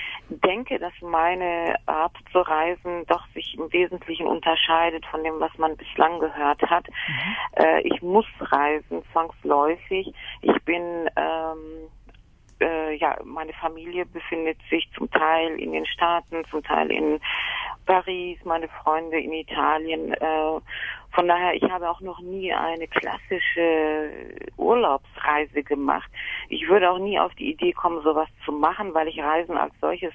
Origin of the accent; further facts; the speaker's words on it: Turkey; Dadurch, dass ich aber Migrantin bin, ich bin Türkin, kenne ich das gar nicht anders.